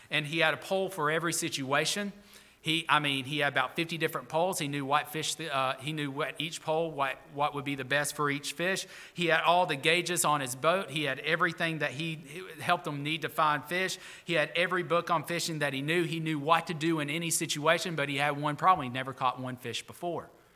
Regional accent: Alabama, United States; Listen, I grew up on the Tennessee River in Alabama, and I know one thing.

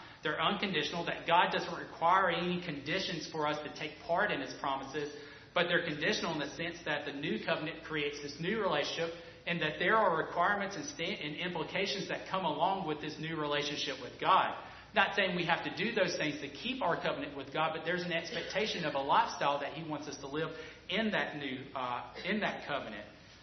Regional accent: United States; As an American, I live in North Carolina.

